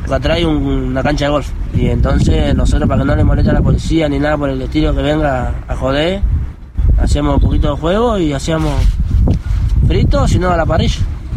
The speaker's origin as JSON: {"language": "Spanish", "town": "La Matanza", "region": "Buenos Aires Province", "country": "Argentina", "said": "de La Matanza"}